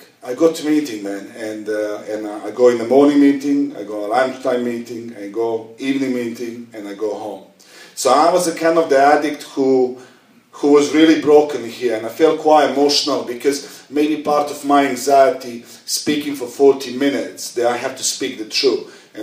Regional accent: Belgrade, Serbia; I come from Belgrade. It was really, if you go as a tourist, it's a really shitty place, you know what I mean? There's not much there to see except the good-looking girls and the bars.

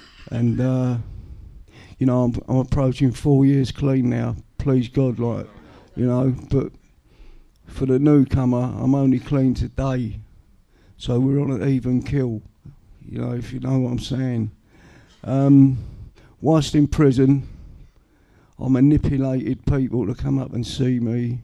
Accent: Bermondsey, London, United Kingdom; I come from South East London in Bermondsey. I come from a large dysfunctional family.

